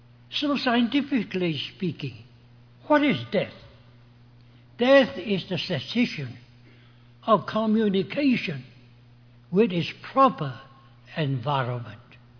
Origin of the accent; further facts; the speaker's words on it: China; You may not know it, but I came from China.